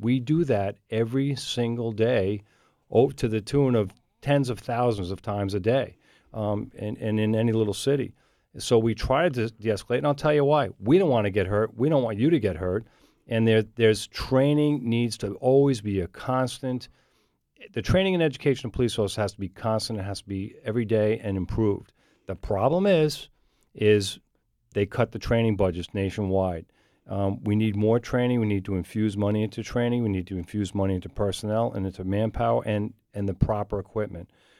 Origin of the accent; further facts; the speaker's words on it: New York, United States; I was raised in New York, too, and we knew the officers